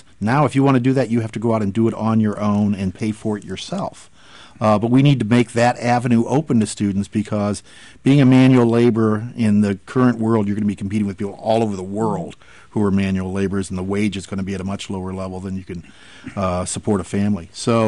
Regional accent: Peoria, Illinois, United States; I come from Peoria, Illinois, and the town employer is the Caterpillar Tractor Company.

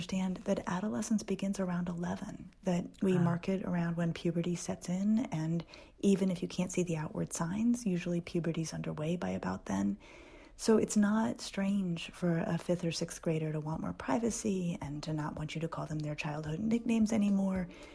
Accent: Denver, Colorado, United States; I grew up in Denver when it was a small town. We only had one department store, and it was not a national chain.

